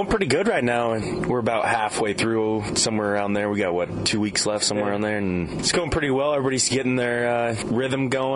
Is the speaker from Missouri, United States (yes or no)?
no; Idaho, United States; also born or lived in Oregon / Arizona; now in Maine, United States; No, I grew up in Idaho, and we actually had quite a bit of snow, and then I went to Oregon State, and it rained all the time. And then I lived in Arizona for a few years, and then now I live in Maine, actually.